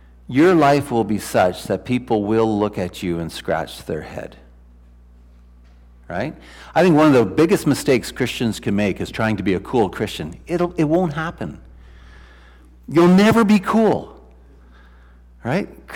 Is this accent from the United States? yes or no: no; China; now in Vancouver, Canada; The first time, when I moved to Vancouver, I came from China and I came to Vancouver.